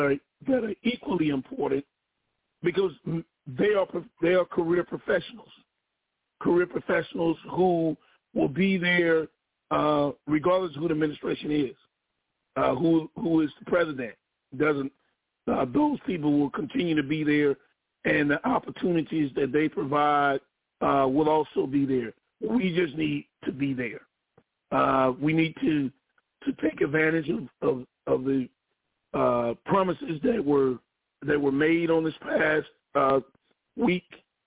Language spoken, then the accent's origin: English; Mississippi, United States; now in Washington, United States; But I'm also from Mississippi.